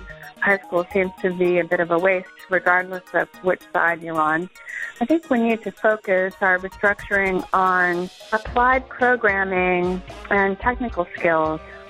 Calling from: Jamestown, Rhode Island, United States; I'm calling from Jamestown, Rhode Island.

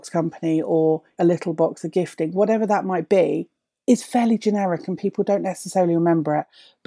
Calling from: East of England, United Kingdom; I'm based in Suffolk in the UK.

